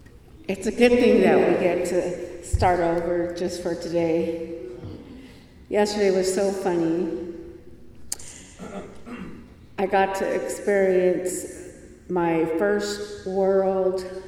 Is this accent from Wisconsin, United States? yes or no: no; California, United States; I'm from California, so the time has really got me messed up.